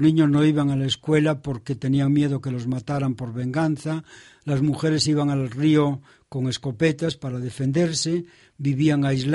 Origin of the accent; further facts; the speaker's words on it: Asturias, Spain; also born or lived in Ecuador; Pues he venido justamente para compartir lo que fue mi vida, no tanto como asturiano como cuanto creyente y seguidor de Jesús, mi vida misionera. He pasado 30 años de mi vida misionera en Ecuador.